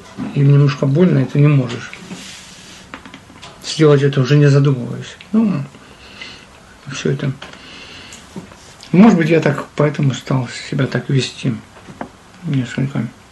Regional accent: Kharkiv, Kharkiv Oblast, Ukraine; мы из Харькова приехали поступать.

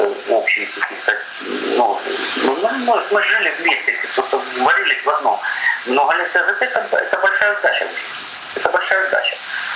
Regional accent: Kharkiv, Kharkiv Oblast, Ukraine; Поэтому я харьковчанин мозгу прости.

